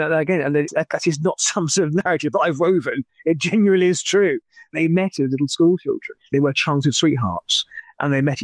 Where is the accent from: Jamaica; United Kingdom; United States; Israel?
United Kingdom; Beaconsfield, South East England; I grew up out near Gerrard's Cross in Beaconsfield in Buckinghamshire. A very pleasant upbringing as a kid.